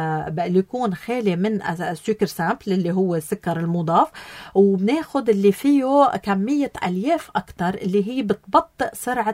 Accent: Lebanon; نحن كلبنانيين

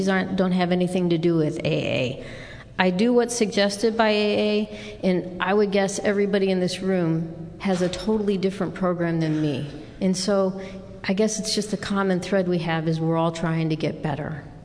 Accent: Detroit, Michigan, United States; moved away; also born or lived in Las Vegas; I'm from Detroit, Michigan.

